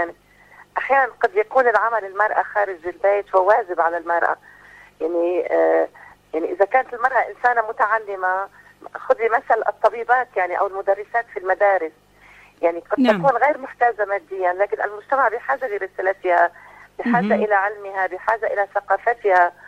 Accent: Lebanon; أنا الآن أنظر إلى المرأة العاملة عندنا في لبنان

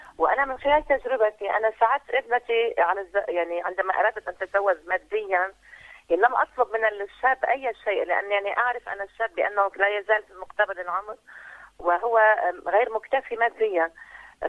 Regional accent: Lebanon; يعني من المؤسف جدا يعني عندنا في لبنان أجد بأن هناك أناس قد زوجوا أبنائهم

